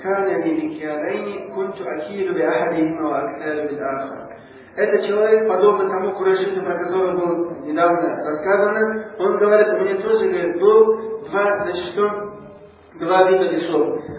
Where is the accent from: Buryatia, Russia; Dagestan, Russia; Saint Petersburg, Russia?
Dagestan, Russia; Действительно, вот иногда я сам из Дагестана